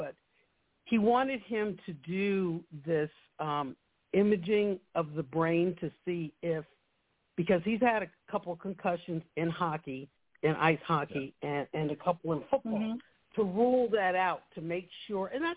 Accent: Munich, Bavaria, Germany; also born or lived in New York; now in United States; I'm a transplant from New York to Virginia. Actually, from Munich, Germany.

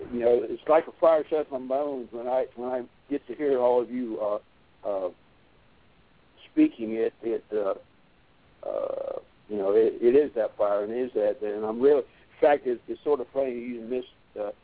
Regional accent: Indiana, United States; I'm originally from Indiana, and my wife is from here.

